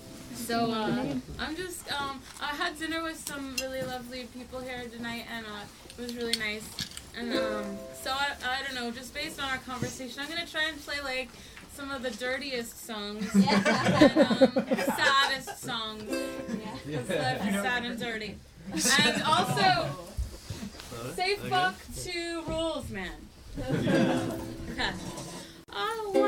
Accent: Olympia, Washington, United States; now in Vista, United States; I'm from Olympia, Washington. I'm really happy to be here tonight. And I live Vista

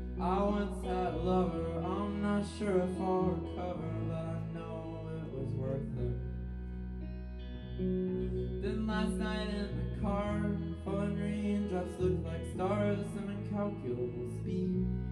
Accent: Georgia, United States; by Carson McCullers from my home state of Georgia.

